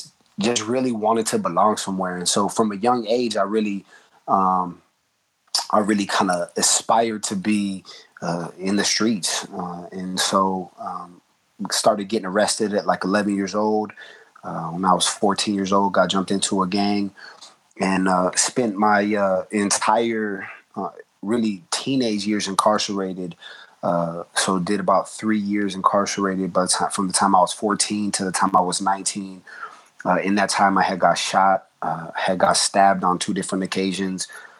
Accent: Los Angeles, California, United States; And growing up in Los Angeles, like, gangbanging is where it's at.

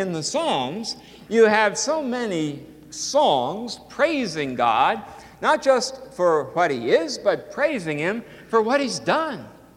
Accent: Philadelphia, Pennsylvania, United States; I won't talk about football because I'm from Philadelphia

